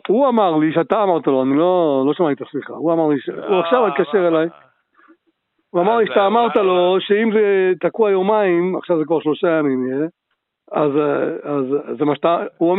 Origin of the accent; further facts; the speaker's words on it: Jerusalem, Jerusalem District, Israel; אני מירושלים.